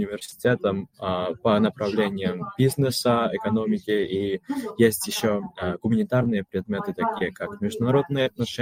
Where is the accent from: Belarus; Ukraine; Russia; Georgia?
Georgia; Russian is a second language; now in Budapest, Hungary; Я международный студент из Грузии. Учусь сейчас в Будапеште и также работаю здесь